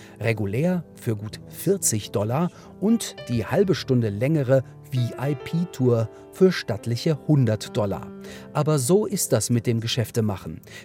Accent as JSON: {"language": "German", "town": "Würzburg", "region": "Bavaria", "country": "Germany", "tie": "born or raised there", "said": "Ein Tourplakat von 1990 für ein … Konzert in Würzburg, meiner Heimatstadt."}